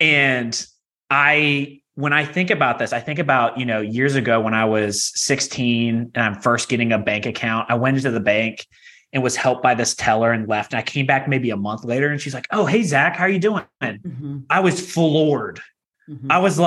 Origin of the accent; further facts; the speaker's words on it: Virginia, United States; I'm originally from Virginia, and I traveled to Nashville and went to school out in Nashville